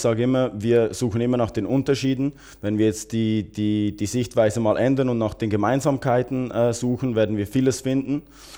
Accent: Switzerland; weil wir kommen aus der Schweiz, aus einem kleinen Städtchen

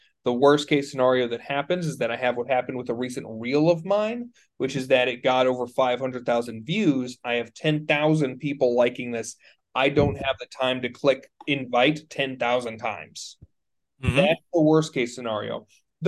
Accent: Texas, United States; By the way, I'm Texan.

